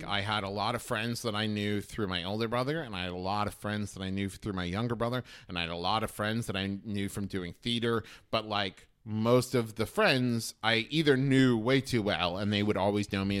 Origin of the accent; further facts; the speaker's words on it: West Virginia, United States; And I was just going to go to Marshall, which is like the big college in my hometown, Marshall University.